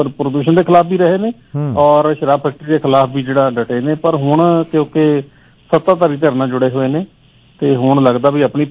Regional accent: Punjab, India; ਪਰ ਅਸੀਂ ਪੰਜਾਬ ਆਪਣੇ ਹੀ ਪੁਰਜ ਜਿੱਥੇ ਜੰਮੇ ਪਲੇ ਆ ਅਸੀਂ ਇੱਥੇ ਜਿੱਥੇ ਪੈਸਾ ਖਰਚਣ ਆਉਂਦੇ ਹਾਂ

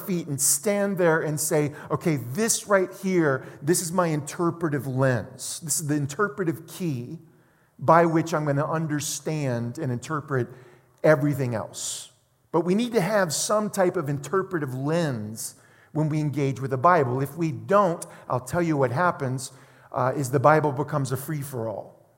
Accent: Louisiana, United States; Because I'm from South Louisiana, baby. I got to have my crawfish and crab and shrimp

